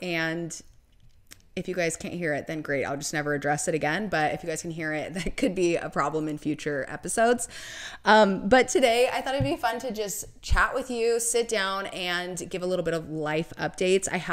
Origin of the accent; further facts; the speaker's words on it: Portland, Oregon, United States; also born or lived in Colorado; because I grew up in Portland, Oregon, and I know that it rains a lot and it's gloomy a lot and just dark.